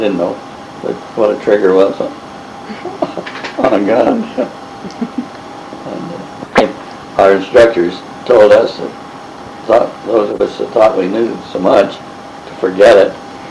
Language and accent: English; Livingston, Montana, United States; also born or lived in Crow Reservation; I was raised initially on the Indian Reservation, the Crow Reservation, where we moved to Livingston, where I ended up.